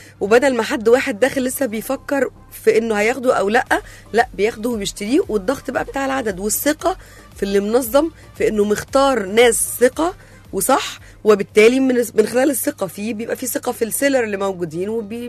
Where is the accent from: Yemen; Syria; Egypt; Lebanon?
Egypt; Port Said, Port Said Governorate; في بورسعيد. تمام، احنا من بورسعيد.